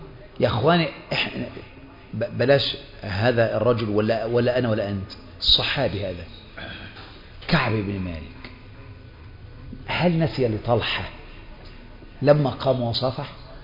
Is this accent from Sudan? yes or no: no; Egypt